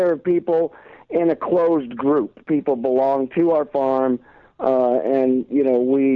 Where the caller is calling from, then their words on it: California, United States; Well, I'm in way Northern California, further than the wineries, you know, way up here by the Oregon border, in the Emerald Triangle in Trinity County.